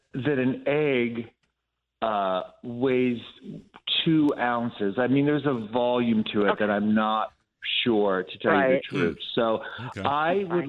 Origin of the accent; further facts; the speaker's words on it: Williamsport, Pennsylvania, United States; I grew up in central Pennsylvania, in a small city called Williamsport.